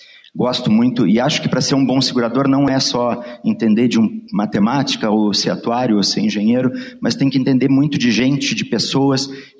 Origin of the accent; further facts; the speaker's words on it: Porto Alegre, Rio Grande do Sul, Brazil; Eu sou de Porto Alegre, mas o meu pai era do interior de Santa Maria e minha mãe de General Câmara.